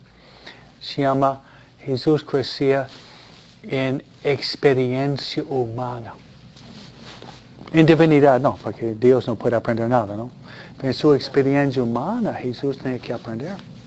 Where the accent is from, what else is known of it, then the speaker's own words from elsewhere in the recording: New York, United States; Yo fui criado en Nueva York con amigos judíos.